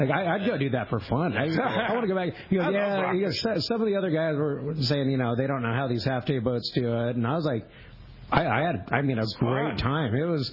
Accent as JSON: {"language": "English", "town": "Ventura", "region": "California", "country": "United States", "tie": "born or raised there", "said": "I, you know, grew up fishing rock cod. I'm from Ventura."}